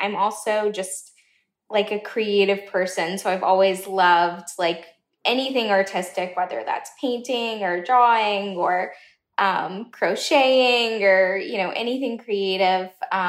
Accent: the South, United States; I'm American, I'm Southern.

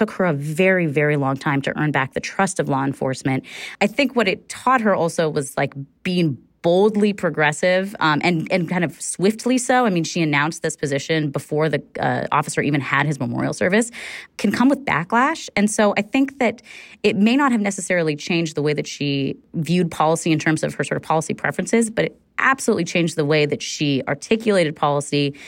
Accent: California, United States; I have to say, as a Californian, when I was listening to the attacks on the campaign trail, I kind of had to laugh

